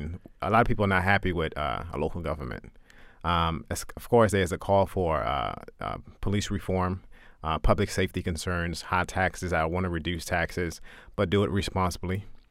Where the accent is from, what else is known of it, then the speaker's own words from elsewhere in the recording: Maryland, United States; I understand the struggle of growing up in a poor black community. I grew up in the Chum, went to Lake Clifton High School.